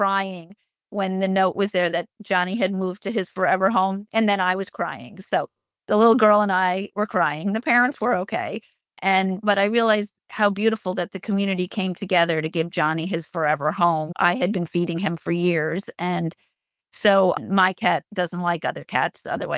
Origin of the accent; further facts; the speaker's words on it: New York City, New York, United States; I grew up in New York City.